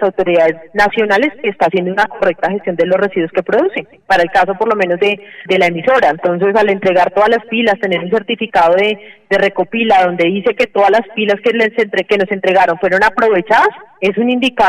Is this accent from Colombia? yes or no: yes; Colombia; en manos de cada uno de nosotros como colombianos